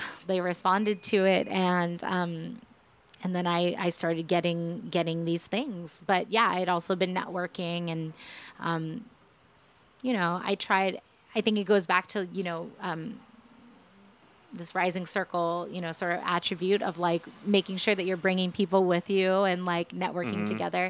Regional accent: Los Angeles, California, United States; I'm from Los Angeles, Pasadena area

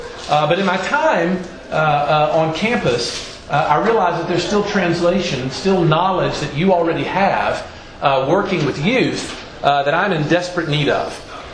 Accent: Memphis, Tennessee, United States; I'm originally from Memphis

